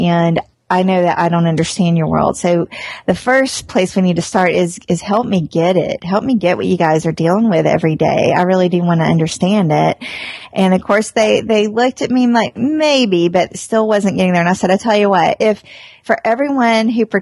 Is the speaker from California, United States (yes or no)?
no; Atlanta, Georgia, United States; So, you know, I'm from the South, so I grew up in Atlanta. And I come from a long line of animated storytellers.